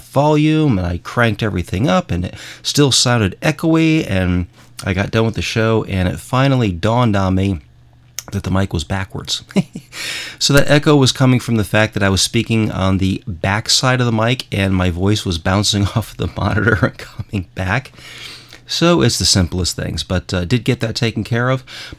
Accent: Connecticut, United States; born there; moved away; I was born in Connecticut. I've relayed that to you before. It's just that I moved down here and I became naturalized

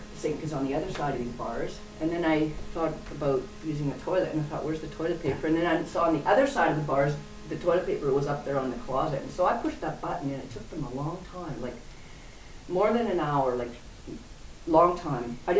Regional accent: Canada; now in Germany; I said, hey, I'm a Canadian citizen, I'm a free person.

